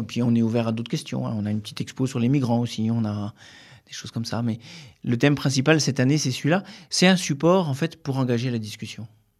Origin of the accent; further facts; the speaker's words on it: Nancy, Grand Est, France; Je viens de Nancy, de Lorraine.